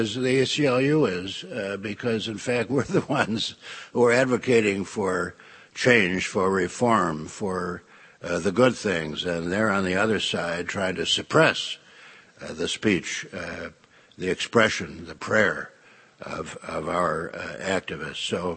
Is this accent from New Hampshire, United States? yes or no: no; Chicago, Illinois, United States; I'm from Chicago.